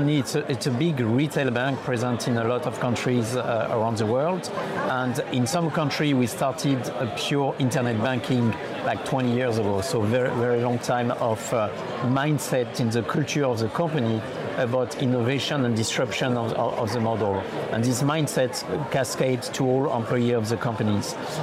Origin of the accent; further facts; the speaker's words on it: France; accent: French; English is a second language; now in London, United Kingdom; I'm French by my accent